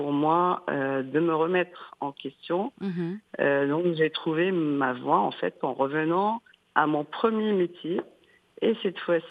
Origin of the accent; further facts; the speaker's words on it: Casablanca, Casablanca-Settat, Morocco; moved away as an adult; j'ai eu mon bac et j'ai quitté Casablanca pour mes études en communication des entreprises avant de revenir m'installer dans mon pays adoré.